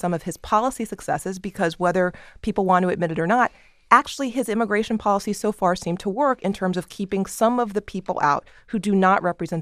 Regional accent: Texas, United States; border cities in Texas, my home state

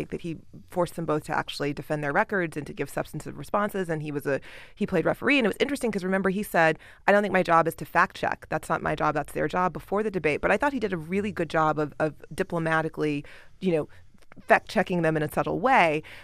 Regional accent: Texas, United States; I grew up in Tom DeLay's district in Texas

